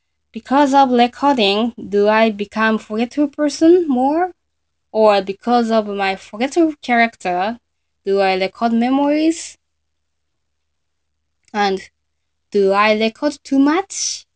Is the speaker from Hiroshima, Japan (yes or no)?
no; Tokyo, Japan; also born or lived in Fukushima; I was born and raised in Tokyo, so I was very anxious with new town and new school.